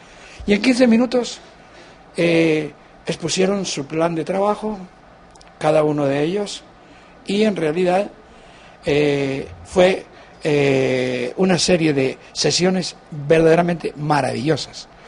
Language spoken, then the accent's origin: Spanish; Guatemala; si soy guatemalteco